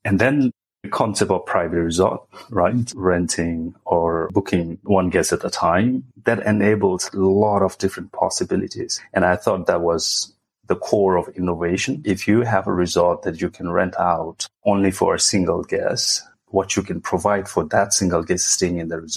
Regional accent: Bhutan; So I'm from Bhutan myself.

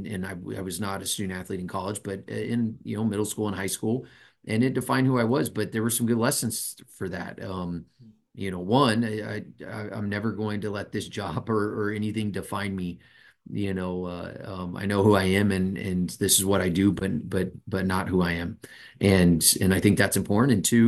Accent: El Paso, Texas, United States; Yeah, born and raised in El Paso, Texas. You know, my whole family is still back in El Paso

